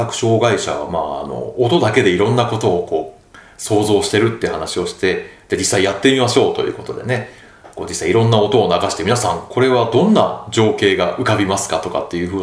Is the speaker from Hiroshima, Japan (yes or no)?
yes; Hiroshima, Japan; 僕は広島の出身なんですけど広島がどの地方か知ってますかって言うとね、中国地方とか言ってくれる子がいたりしてですね